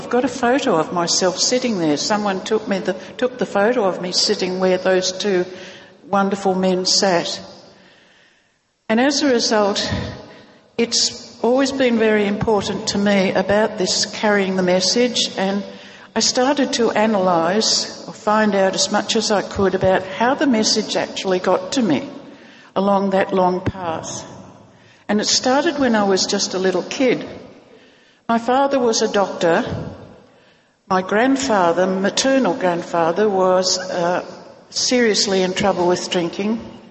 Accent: Australia; In 1980, I was coming over here as an Australian World Service delegate.

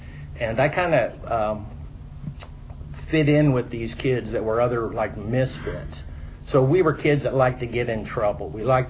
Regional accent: Pensacola, Florida, United States; born there; also born or lived in Corpus Christi, United States / Anaheim, United States / Bangor, United States / Quantico, United States; Being in a military family, we moved around a lot. So in my first, I was born in Pensacola. I don't even remember living there because it was only about 2 months long.

